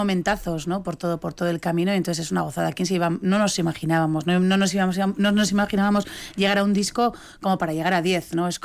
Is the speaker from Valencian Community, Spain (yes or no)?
no; Bilbao, Basque Country, Spain; Soy de Bilbao